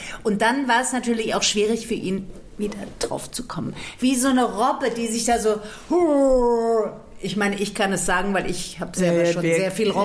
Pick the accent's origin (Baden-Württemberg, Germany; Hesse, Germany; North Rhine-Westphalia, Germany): Hesse, Germany; Ich bin ja auch eine Hessin